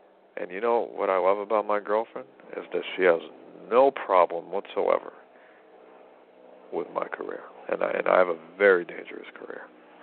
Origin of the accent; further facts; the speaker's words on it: United States; Russia, even if you're an American, and I am an American, I need a visa.